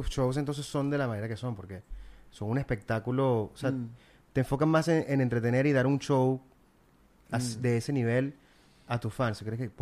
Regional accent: Venezuela; now in Puerto Rico; siempre lo digo, y se lo digo a mis colegas de mi país, yo soy de Venezuela

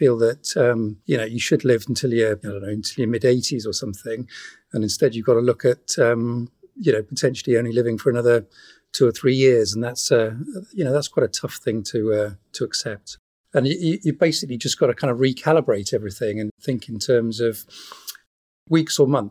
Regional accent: United Kingdom; You know, I'm British. I live in Wales. I love living here.

